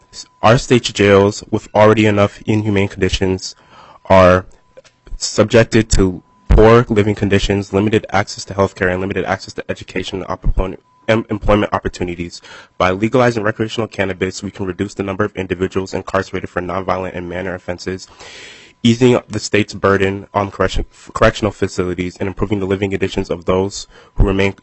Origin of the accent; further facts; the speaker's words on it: Blaine, Minnesota, United States; I am from Blaine, Minnesota, and I'm nothing but a concerned citizen.